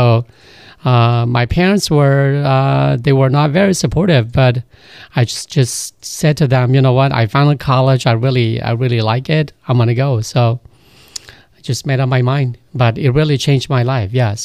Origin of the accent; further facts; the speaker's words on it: Fresno, California, United States; I am a Fresno native. I grew up in Fresno and just kind of left Fresno in 1986, but I came back in 2007, so I'm here now.